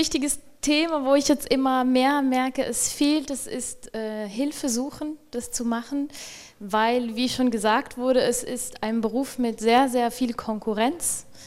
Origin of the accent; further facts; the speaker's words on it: Switzerland; Also ich komme aus der Schweiz, mir konnte niemand helfen, wie ich das steuerlich machen muss, weil nicht EU